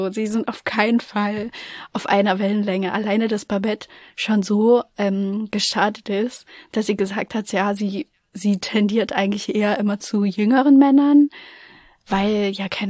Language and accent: German; East Germany, Germany; ich komme aus dem Osten.